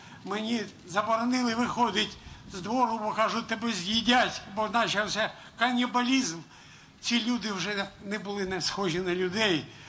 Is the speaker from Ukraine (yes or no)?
yes; Donbas, Ukraine; я з Донбасу, 2 роки тому, я добре знаю, що там проходило, що там відбувалося за 65 років життя і роботи на Донбасі.